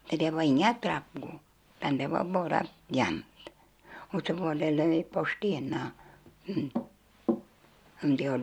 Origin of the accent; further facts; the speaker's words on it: Fridene, Västra Götaland County, Sweden; born there; Jag är född, vi är födda i Fridene allihopa.